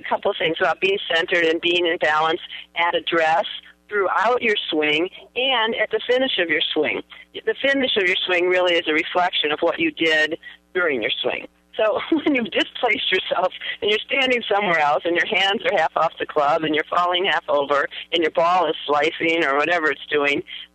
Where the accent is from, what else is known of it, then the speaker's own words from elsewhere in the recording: California, United States; well, I can say this because I'm from California, but it works everywhere.